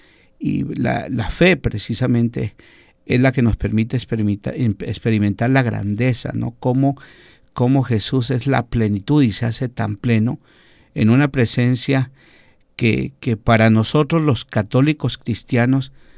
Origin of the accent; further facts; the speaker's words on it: Colombia; Yo recuerdo que en mi país, justo, yo tenía 2 añitos de nacido, cuando el primer Papa que llegó a Colombia